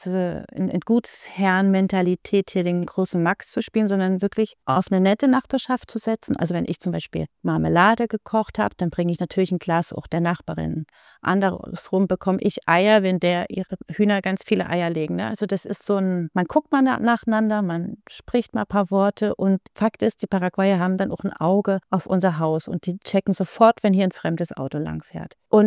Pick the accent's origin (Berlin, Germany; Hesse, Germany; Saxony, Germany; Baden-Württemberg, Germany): Saxony, Germany; Also ich bin gebürtige Lausitzerin, komme aus Ostsachsen und da gibt es ja das Bautzener Bergland.